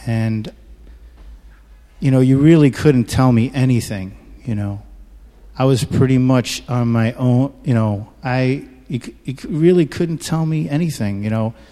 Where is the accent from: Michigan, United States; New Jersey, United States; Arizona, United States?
New Jersey, United States; also born or lived in Queens, New York; I grew up in New Jersey and Queens. My folks were divorced when I was 2. I was raised by my mom.